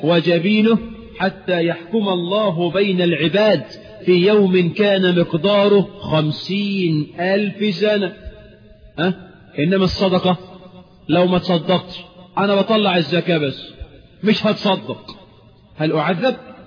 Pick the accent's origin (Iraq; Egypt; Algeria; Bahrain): Egypt